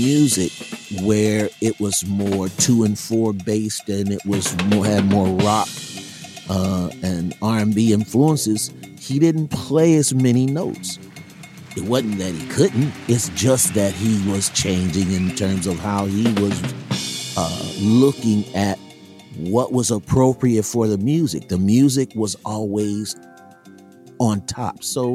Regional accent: Dayton, Ohio, United States; I went to Cincinnati. I'm from Dayton, Ohio.

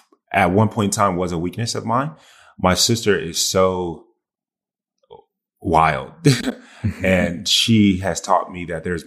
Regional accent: the South, United States; But I would say it started definitely way before, because I'm from the South. I say, yes, ma'am, no, ma'am, yes, sir, no, sir.

